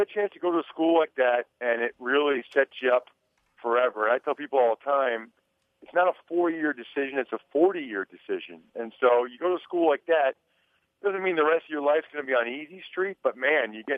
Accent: Reading, Pennsylvania, United States; You know, nobody in my family ever did anything like that. I'm from Reading, Pennsylvania.

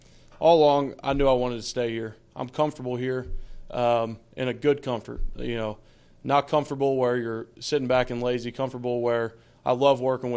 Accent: Cincinnati, Ohio, United States; It's similar to where I grew up in Cincinnati, a blue-collar town, down-to-earth people, good food, just an area that's welcoming.

